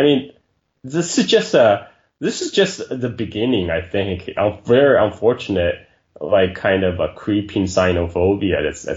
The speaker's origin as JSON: {"language": "English", "country": "China", "tie": "born or raised there", "said": "because I grew up in China in 1980s."}